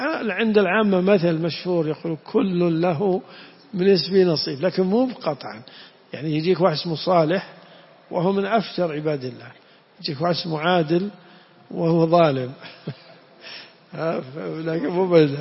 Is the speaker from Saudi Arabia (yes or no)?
yes; Najd, Saudi Arabia; هذه كلمة العوام عندنا في نجد